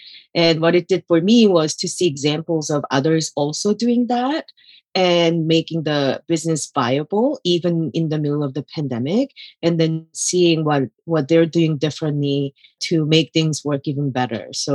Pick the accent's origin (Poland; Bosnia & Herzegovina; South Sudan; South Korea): South Korea; English is a second language; now in Michigan, United States; I was born and raised in Korea, and then I immigrated to the United States and ended up in Michigan.